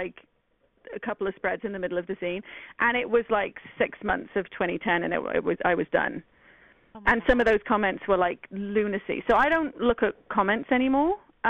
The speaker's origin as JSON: {"language": "English", "country": "United Kingdom", "said": "I didn't go to a prom because I'm British"}